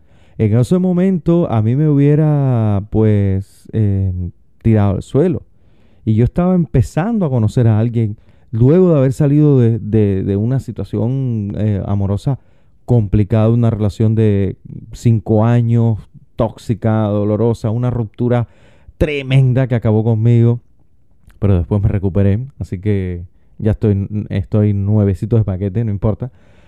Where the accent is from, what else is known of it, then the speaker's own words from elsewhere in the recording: Cuba; moved away; que salí de Cuba y la gente de allá me dice, las cosas en Cuba tú no te imaginas cómo han cambiado